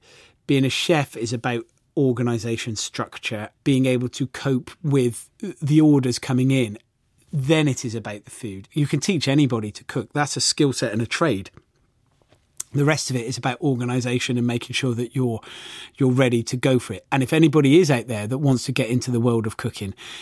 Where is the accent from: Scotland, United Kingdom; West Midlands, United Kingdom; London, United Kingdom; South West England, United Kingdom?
South West England, United Kingdom; Gloucester; I'm a guy from Gloucester that didn't do very well at school